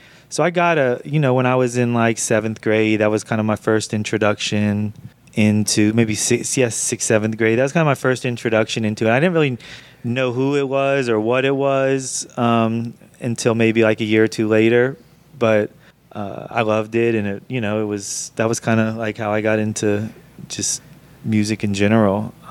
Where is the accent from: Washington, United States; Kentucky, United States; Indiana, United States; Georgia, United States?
Georgia, United States; Atlanta; And, you know, growing up in Atlanta, we just had such great rap music coming out of here, you know, so it was a great place to be at the time, for sure.